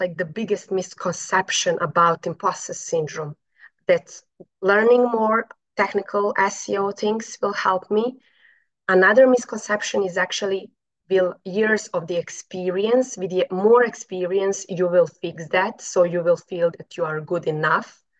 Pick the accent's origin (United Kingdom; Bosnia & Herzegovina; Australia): Bosnia & Herzegovina; English is a second language; I'm coming from Bosnia, so we have like there a lot of problems, but anxiety is not one of them.